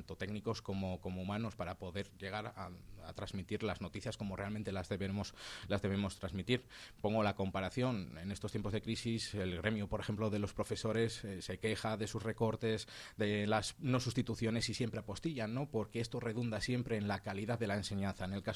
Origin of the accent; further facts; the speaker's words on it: León, Castile and León, Spain; desde muy niño que cuando yo veía dos coches de policía con las sirenas por la calle de León, que es de donde soy, me llamaba la curiosidad